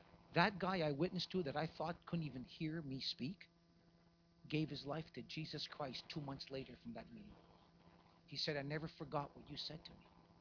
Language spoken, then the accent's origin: English; Montreal, Quebec, Canada; I said, I'm from Canada. I'm from Montreal.